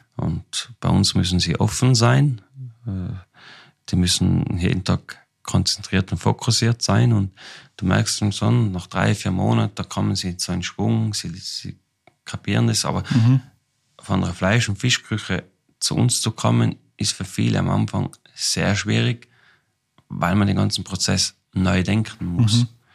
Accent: Austria; bei uns in Österreich

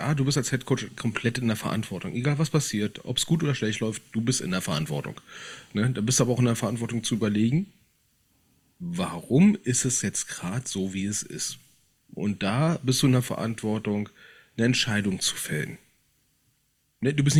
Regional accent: Berlin, Germany; Das war ein Erwachen hier als Berliner Karneval.

